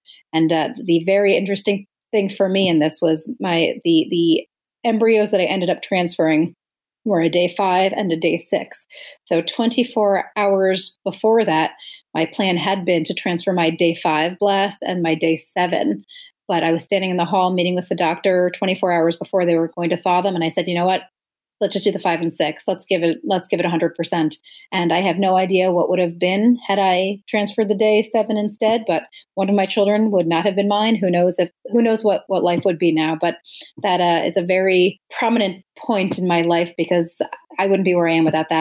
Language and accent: English; New York, United States; now in Manhattan, United States; I grew up in Westchester. I've been living in Manhattan now for 20 plus years.